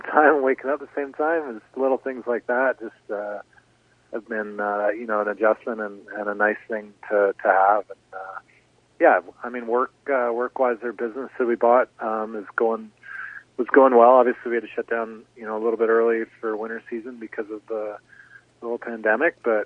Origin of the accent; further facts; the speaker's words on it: Canada; also born or lived in United States; bulk of my adult life was in the States. You don't really realize that, you know, I was identified as being Canadian, but, you know, just, a lot of little things that are nice being back in Canada